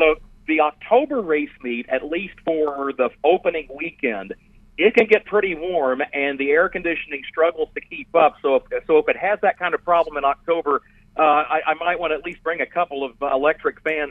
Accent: Midwest, United States; I grew up in the Midwest

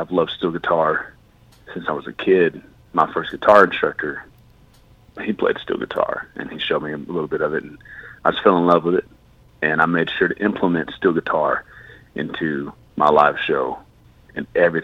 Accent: Lubbock, Texas, United States; But I come from Lubbock, Texas, so there's a couple of big dogs out of Texas

